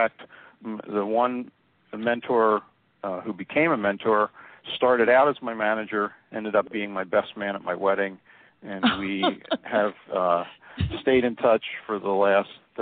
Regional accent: Levittown, Pennsylvania, United States; moved away as an adult; now in Phoenix, United States; Well, I was born and raised in Levittown, Pennsylvania, and I lived in the Philadelphia area, went to school in the Philadelphia area. For probably the first 32 years of my life.

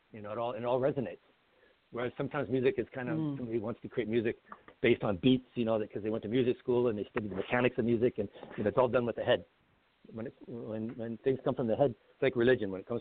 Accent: Old Crow, Yukon, Canada; Old Crow, where I grew up in Yukon, is calling a state of emergency because of the melting permafrost

